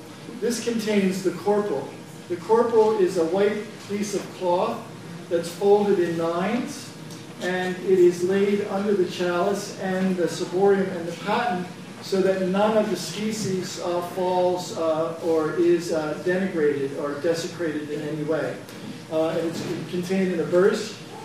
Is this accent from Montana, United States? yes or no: no; Pennsylvania, United States; I grew up in the Archdiocese of Philadelphia, and you wouldn't get out of grade school without knowing this stuff, right?